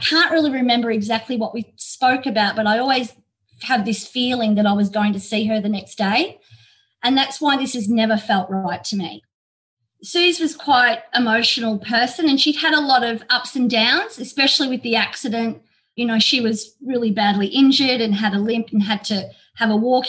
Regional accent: Melbourne, Victoria, Australia; also born or lived in Healesville; she came to school almost when I came to school, which was in Healesville when I was in year nine. I moved up there from Melbourne and we sort of became friends.

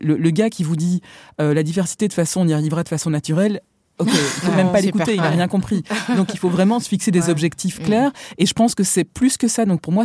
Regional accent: Flanders, Belgium; born there; Je suis née en Flandre, en plus.

